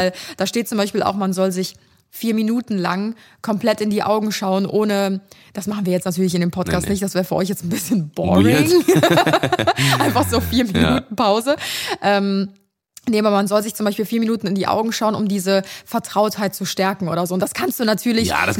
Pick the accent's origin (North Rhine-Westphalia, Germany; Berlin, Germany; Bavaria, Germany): North Rhine-Westphalia, Germany; Cologne; Und wenn man halt nicht aus Köln kommt, gibt es so ein paar bekannte Seen, wo man dann vielleicht mal hingehen würde.